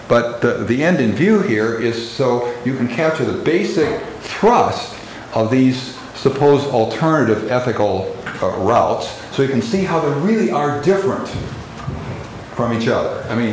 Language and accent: English; Wisconsin, United States; a great forester, conservationist from my home state of Wisconsin